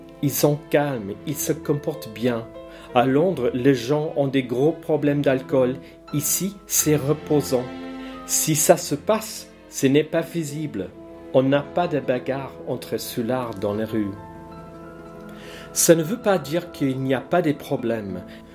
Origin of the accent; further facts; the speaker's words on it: Ireland; French is a second language; moved away as an adult; also born or lived in London; now in Tarascon, France; J'ai grandi en Irlande, je l'ai quitté à la fin des années 80. J'étais instite à Londres pendant des années